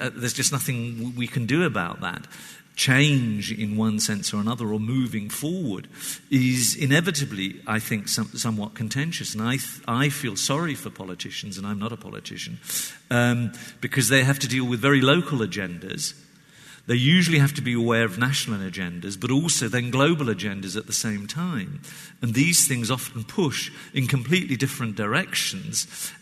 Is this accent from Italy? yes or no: yes; Italy; also born or lived in Germany; I was brought up in Italy, Germany.